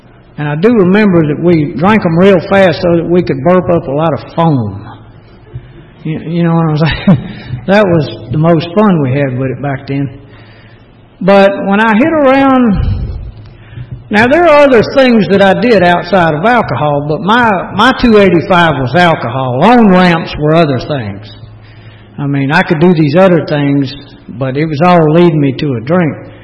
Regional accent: Kirkwood, United States; And we grew up kind of in Kirkwood, and then we moved over off of Glenwood Road, the old Glenwood Drive-In.

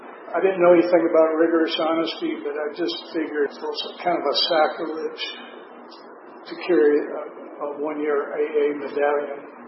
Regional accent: Atlanta, Georgia, United States; now in Gainesville, United States; I told you I was from Atlanta, Georgia. I actually live in Gainesville, Georgia

